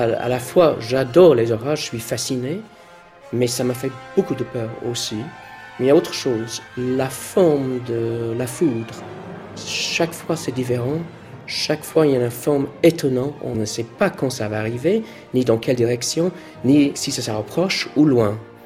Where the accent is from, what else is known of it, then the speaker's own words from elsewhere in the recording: London, United Kingdom; born there; French is a second language; Je suis né à Londres le 31 janvier 60.